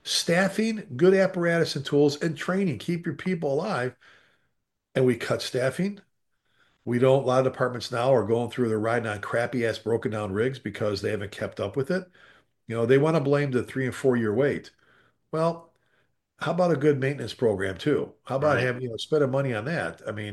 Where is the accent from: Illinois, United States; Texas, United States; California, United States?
Illinois, United States; Chicago; I tell people all the time, I grew up in the South Side of Chicago.